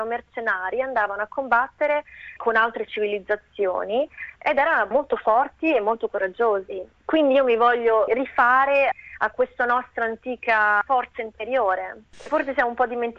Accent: Sardinia, Italy; Mi hanno ispirato anche loro al mio lavoro attuale, a riscoprire la mia terra e a usare questa forza interiore che loro hanno e che noi sardi abbiamo anche.

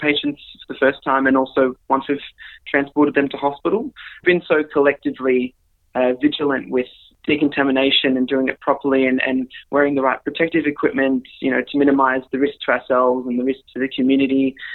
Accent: Oakley, Victoria, Australia; I grew up in Oakley mostly for the majority of my childhood. I mostly grew up in Oakley.

